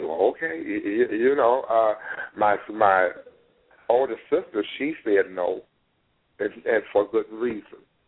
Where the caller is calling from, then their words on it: St. Louis, Missouri, United States; I'm calling from St. Louis, Missouri.